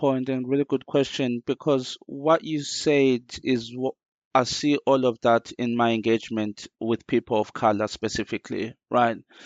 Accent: Zimbabwe; born there; I was born in Zimbabwe, I'm a Zulu, right? Which is originally a tribe from South Africa.

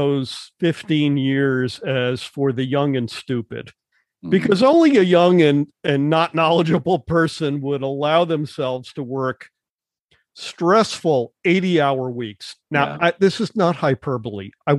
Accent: New Haven, Connecticut, United States; I'm going to take you back to when I was about 5 or 6 years old growing up in New Haven, Connecticut.

